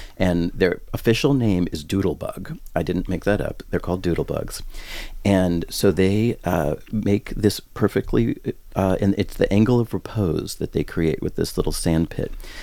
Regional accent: West Coast, United States; I'm from the West Coast.

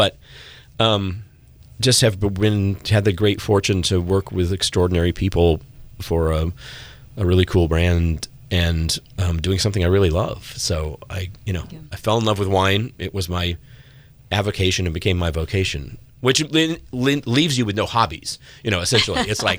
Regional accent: Texas, United States; You know, I grew up in Texas. I didn't grow up at all in a wine drinking family.

